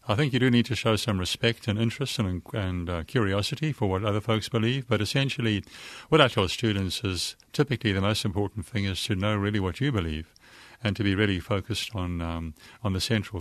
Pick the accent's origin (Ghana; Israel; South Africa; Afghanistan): South Africa; now in United States; No, I'm from South Africa, and I'm not going to lose the accent anytime soon. Been here for 18 years now